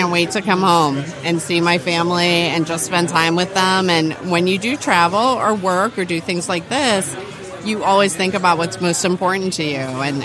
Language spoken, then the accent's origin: English; Pittsburgh, Pennsylvania, United States; I'm from Pittsburgh.